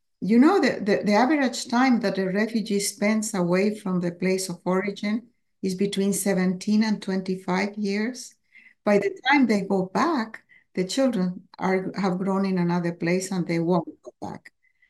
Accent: Chile; also born or lived in Peru; I was born in Peru. My father abandoned my mother. I ended up living in my grandfather's house in Chile. Then my mother married a diplomat. We started traveling, saying goodbye to places because it would change countries every 2 years.

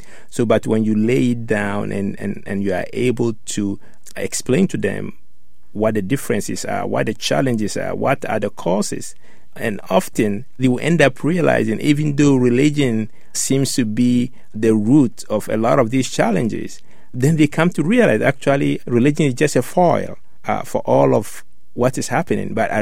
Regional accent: Ghana; now in United States; I grew up in Ghana, West Africa, where actually the tribe is what really drives a lot of issues.

